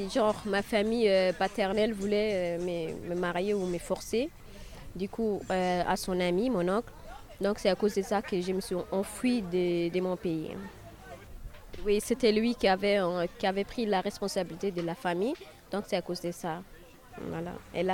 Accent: Djibouti; Je suis une Djiboutienne somalienne, une Somalienne en tout cas, tout le monde connaît les Somalis. Donc je suis une Somalienne Djiboutienne, je suis à peu près 7 mois d'Ile-les-Bains

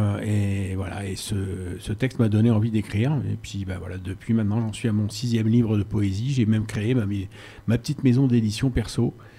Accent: Hauts-de-France, France; moved away as an adult; Moi je suis pas d'ici, je suis une pièce rapportée, je suis Picard au départ. Je suis arrivé dans la région il y a 25 ans

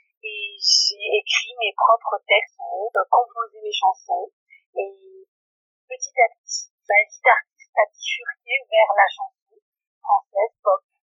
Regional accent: Briançon, Provence-Alpes-Côte d'Azur, France; born there; moi, je suis née à Briançon, je suis d'origine briançonnaise.

